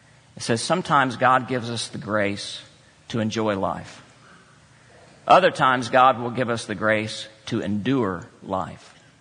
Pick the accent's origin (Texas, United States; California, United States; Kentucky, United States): Texas, United States; San Angelo; my hometown, San Angelo, Texas, if you ever go there, sorry about that.